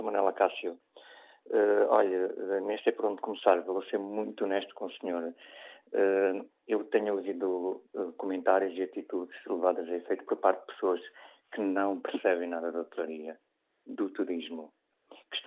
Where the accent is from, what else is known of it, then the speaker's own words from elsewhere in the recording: Portugal; embora seja suspeita porque sou português